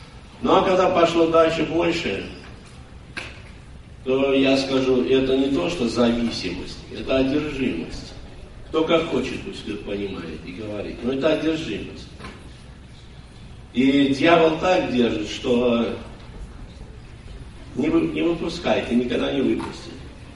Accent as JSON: {"language": "Russian", "region": "Tashkent", "country": "Uzbekistan", "tie": "born or raised there", "said": "я знал, я вырос там, мы в Ташкенте, мы, у нас на улице она росла."}